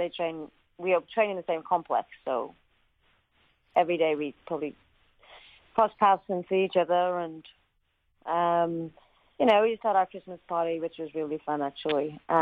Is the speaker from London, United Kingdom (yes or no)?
no; Wales, United Kingdom; And I think football for us as Welsh people now will be something that we can cheer for the next 10 years to 20 years, I believe.